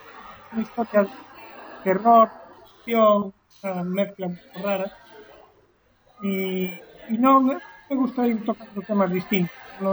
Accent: Galicia, Spain; debe ser porque soy gallego y soy muy bruto

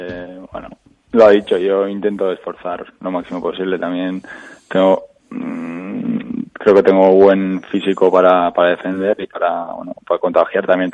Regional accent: San Sebastián, Basque Country, Spain; ¿De dónde? Soy de Donosti.

